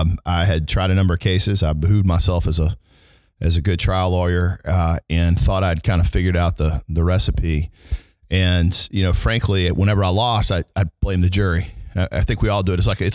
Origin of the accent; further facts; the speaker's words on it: Alabama, United States; I'm obviously from Alabama. I have offices in Birmingham, Atlanta, and Houston.